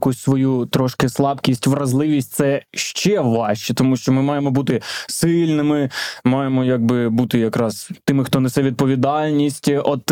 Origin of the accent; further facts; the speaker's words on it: Kyiv, Ukraine; Це вже я кажу, як корінний киянин. Я не знаю, в якому, ну, певно, в третьому вже поколінні.